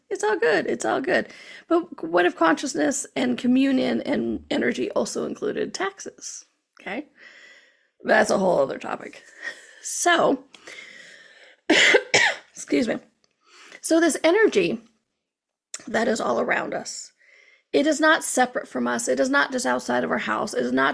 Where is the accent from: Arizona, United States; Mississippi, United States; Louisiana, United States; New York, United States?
Arizona, United States; I know some places, I grew up in Arizona, I know it has hotter, and holy hell, what the hell is going on hot.